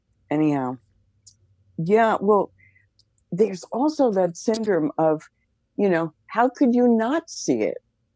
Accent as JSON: {"language": "English", "town": "Manhattan", "region": "New York", "country": "United States", "tie": "born or raised there", "also_born_or_lived": "New Jersey", "said": "But when I grew up in Manhattan and New Jersey and didn't have any Black friends till I was in college."}